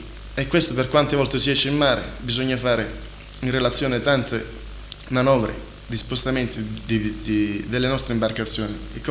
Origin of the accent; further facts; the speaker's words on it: Bagnara Calabra, Calabria, Italy; tutti noi siamo bagnaresi, apparteniamo, siamo di Marinella, però apparteniamo a Bagnara.